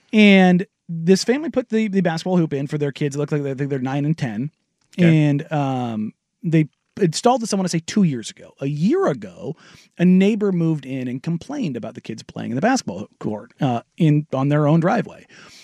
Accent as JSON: {"language": "English", "town": "Beaverton", "region": "Oregon", "country": "United States", "tie": "born or raised there", "said": "My house growing up in Beaverton was on the corner"}